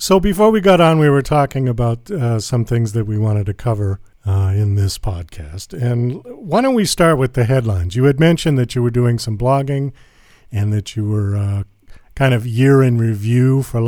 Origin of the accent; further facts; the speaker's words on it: Boston, Massachusetts, United States; because I'm from Boston, so I'm kind of familiar with that one.